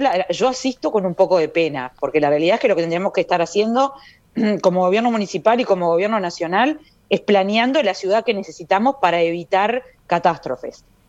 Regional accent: Piriápolis, Maldonado, Uruguay; Yo soy de Piriápolis, nunca recuerdo haber visto caer el agua de esa manera

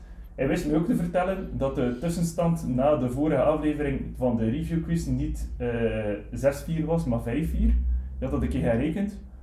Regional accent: West Flanders, Belgium; Ik kom van West-Vlaanderen

